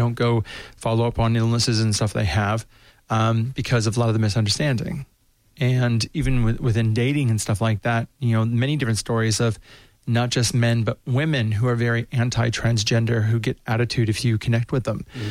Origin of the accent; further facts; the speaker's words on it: United States; And I can say this because I'm an American.